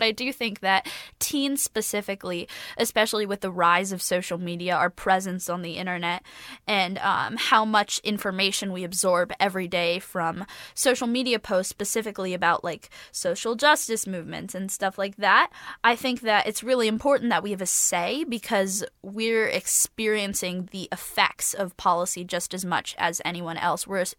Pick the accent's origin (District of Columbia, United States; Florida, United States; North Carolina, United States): Florida, United States; So I'm from Florida and I care about the ocean a lot because I mean we go back all the time to Florida.